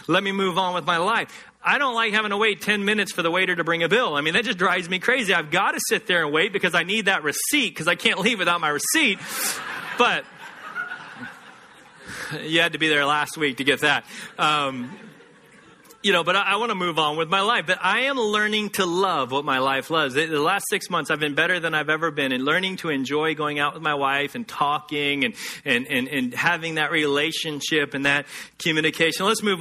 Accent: Texas, United States; Trailer parks in Carlsbad are like Beverly Hills compared to the trailer park I grew up in West Texas.

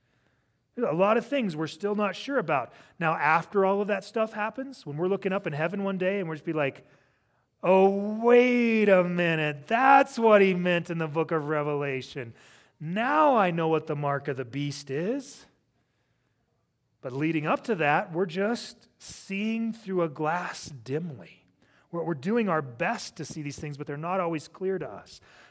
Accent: Wyoming, United States; also born or lived in Illinois; if people ask me, where are you from … ? I say, Wyoming. The big secret is I was born in Illinois. But I was 6 weeks old when my parents moved here. I'm from here.

